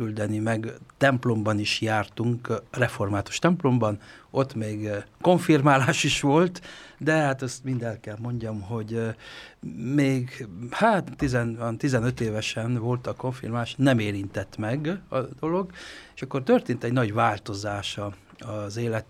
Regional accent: Sângeorgiu de Mureș, Mureș County, Romania; Marosvásárhely mellett, Maros-Szentgyörgyön nevelkedtem, ott volt boldog gyermekkorom.

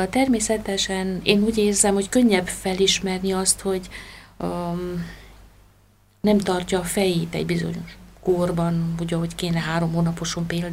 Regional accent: Sfântu Gheorghe, Covasna, Romania; also born or lived in Brașov / Bucharest; Amúgy brassói származású, ott születtem, 10 éves koromban költöztem Szentgyőre, a szüleim ide költöztek, itt jártam a gimnáziumot, a liceumot itt végeztem, Bukarestbe majd az egyetemet, és ott is szakosodtam, tehát több mint 12 évet laktam Bukarestbe.

